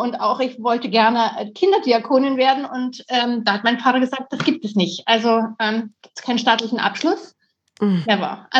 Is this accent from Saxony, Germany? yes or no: yes; Dresden, Saxony, Germany; ich bin ein Ossi, also ich bin auch im Osten.